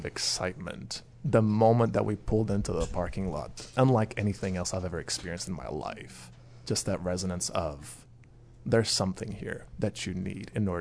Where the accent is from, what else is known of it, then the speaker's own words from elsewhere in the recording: Porto, Porto District, Portugal; And I'm from Porto, Portugal.